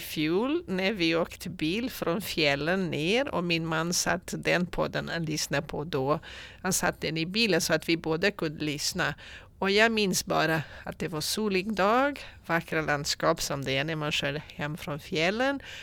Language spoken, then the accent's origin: Swedish; Portugal; jag kommer från Portugal